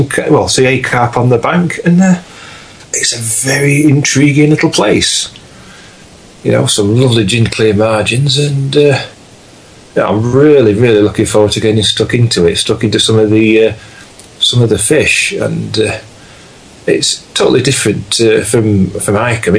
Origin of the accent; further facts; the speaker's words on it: Yorkshire and the Humber, United Kingdom; I'm from Yorkshire, and if I'm travelling anywhere south, I've got to wear shorts.